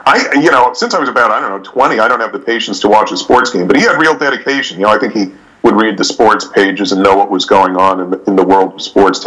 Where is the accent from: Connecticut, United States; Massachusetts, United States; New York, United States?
New York, United States; Brooklyn; I grew up in Brooklyn in the 1980s, for God's sakes, but I really tried to reform myself.